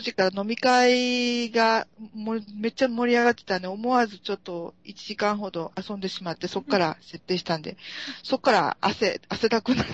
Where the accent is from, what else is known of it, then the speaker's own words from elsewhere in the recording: Hyogo, Japan; also born or lived in Tokyo / Nara; now in Osaka, Japan; 東京生まれで兵庫県育ちで奈良に嫁いで、うん、で大阪に出てきて